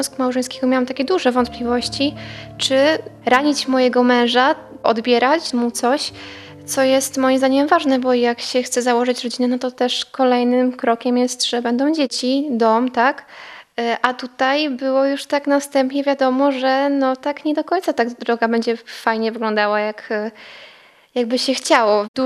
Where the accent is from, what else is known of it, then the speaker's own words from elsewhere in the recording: Gdańsk, Pomeranian Voivodeship, Poland; bo Bartek ogólnie pochodzi z Kaszub, my z Gdańska.